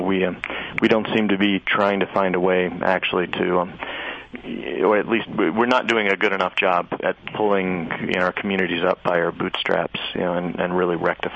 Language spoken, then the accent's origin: English; North Carolina, United States; You know, you look down south, and I grew up in North Carolina, you know, you look there, it's a completely different kind of problem than it is here in Vermont.